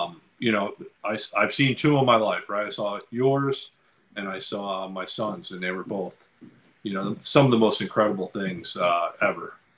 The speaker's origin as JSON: {"language": "English", "town": "Lacey", "region": "Washington", "country": "United States", "tie": "born or raised there", "said": "We grew up in Lacey, which is not a very cultural diverse town."}